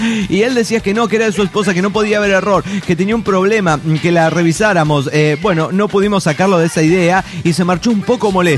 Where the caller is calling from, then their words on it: Mexico City, Mexico; Soy la mismísima del DF mexicano.